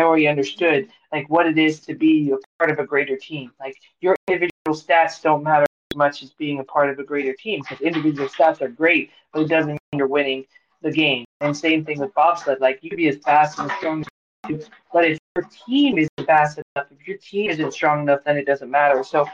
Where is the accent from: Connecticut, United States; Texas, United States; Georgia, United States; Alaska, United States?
Georgia, United States; So I grew up a softball player. I grew up in Georgia, so I thought I'd go to Summer Olympics.